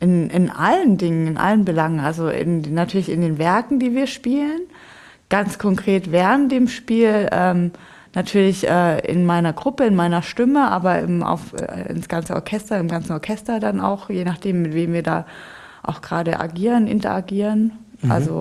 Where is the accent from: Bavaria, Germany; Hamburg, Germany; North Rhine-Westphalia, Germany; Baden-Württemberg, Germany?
Bavaria, Germany; Augsburg; ich komme ja aus Augsburg